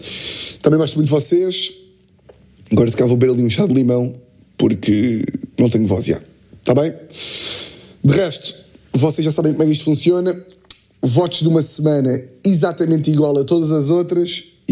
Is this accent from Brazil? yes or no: no; Portugal; eu vim de Portugal, eu sou comediante